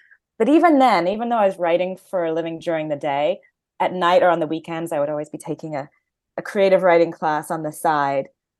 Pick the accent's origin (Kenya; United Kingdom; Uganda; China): United Kingdom; England; I grew up in England